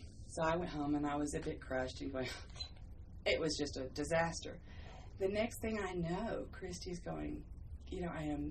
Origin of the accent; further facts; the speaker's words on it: Hickory, North Carolina, United States; Because I was raised in Hickory.